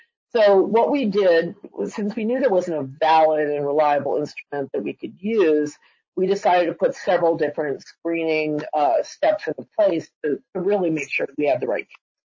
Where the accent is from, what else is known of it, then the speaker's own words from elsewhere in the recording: New Jersey, United States; they told you I'm from New Jersey.